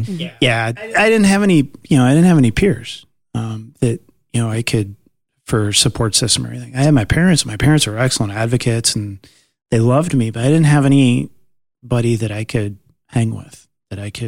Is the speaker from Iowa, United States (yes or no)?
yes; Iowa, United States; And growing up in Iowa as a kid that was, you know, losing his sight, I grew up with the same expectations that my sisters had